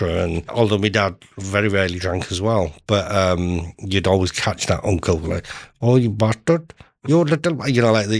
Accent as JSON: {"language": "English", "town": "Leeds", "region": "Yorkshire and the Humber", "country": "United Kingdom", "tie": "born or raised there", "said": "Growing up, as obviously I was born and bred in Leeds. There was a lovely, like a community spirited area that I lived in Leeds 6. And obviously, having Indian parents"}